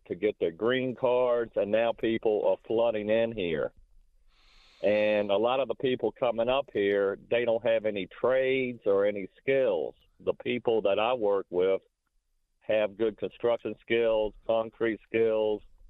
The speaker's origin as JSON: {"language": "English", "town": "Richmond", "region": "Virginia", "country": "United States", "said": "I have called several times, and I'm from Richmond, Virginia, and so I'm not a first-time caller"}